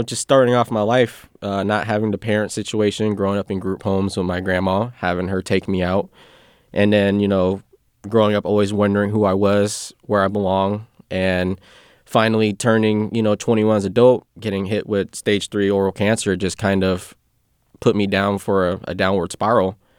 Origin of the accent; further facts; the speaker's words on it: Sacramento, California, United States; growing up in Sacramento, there's so many different multicultural, you know, cuisines out here.